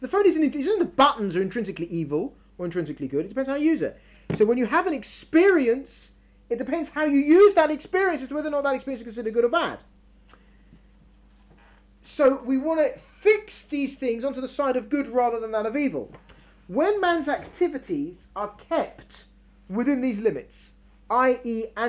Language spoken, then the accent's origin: English; London, United Kingdom; I grew up in London.